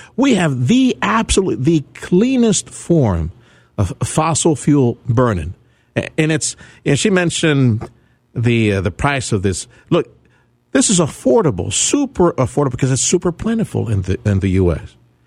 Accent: Texas, United States; from South Texas.

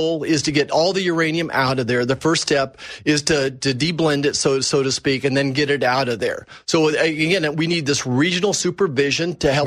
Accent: United States; Yeah, certainly I'm pro-Israel, but I'm absolutely American first.

